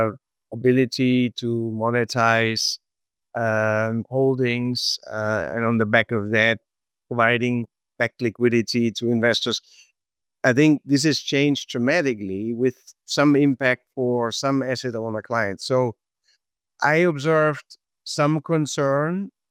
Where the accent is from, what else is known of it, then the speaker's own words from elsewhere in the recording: Germany; I'm from Germany